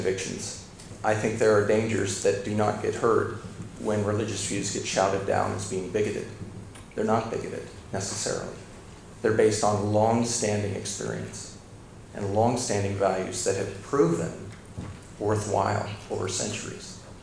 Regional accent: United States; I come from America where a particular denomination is not so established.

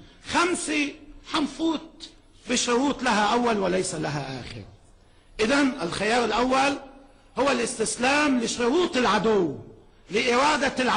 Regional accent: Lebanon

